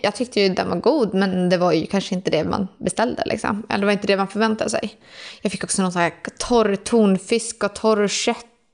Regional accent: Sweden; hemma i Sverige så har jag ändå så här, jag vill gå 10 000 steg per dag

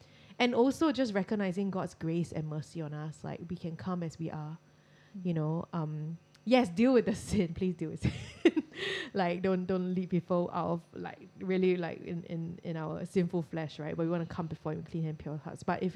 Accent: Australia; I think it's just so encouraging also as a Australian to know

